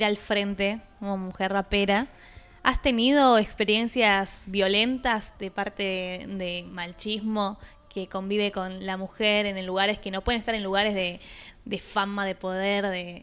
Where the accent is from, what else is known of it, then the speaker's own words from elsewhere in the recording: Bahía Blanca, Buenos Aires Province, Argentina; Yo soy de Bahía Blanca, es el sur de la provincia, no tan al sur del país, pero es muy particular hacia